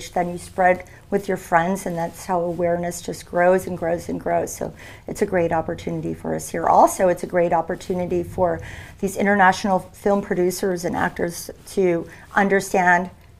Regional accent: Fort Lauderdale, Florida, United States; I grew up in Fort Lauderdale Beach, right across the street from the ocean, and very passionate about the ocean.

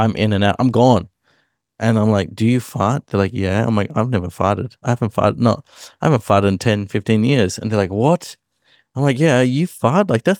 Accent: India; being Indian's awesome. Like, freaking, we're really cool. We know how to cook curry.

